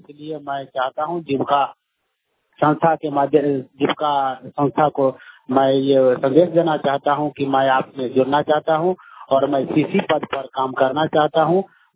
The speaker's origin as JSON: {"language": "Hindi", "town": "Chakbagin", "region": "Bihar", "country": "India", "said": "ग्राम पार post चकबागिन थाना दर्शिंगसराय जिला समस्तीपुर का निवासी हूँ।"}